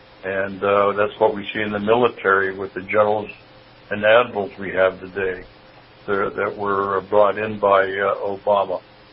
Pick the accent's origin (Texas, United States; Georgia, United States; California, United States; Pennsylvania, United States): Pennsylvania, United States; born there; I was born over in western Pennsylvania, north of Pittsburgh